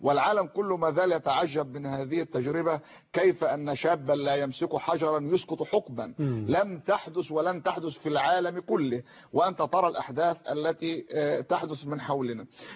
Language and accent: Arabic; Egypt; أنا مصري. أنا مصري.